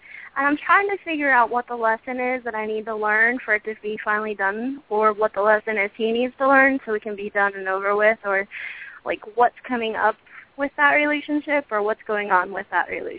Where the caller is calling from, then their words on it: Pennsylvania, United States; I'm in Pennsylvania.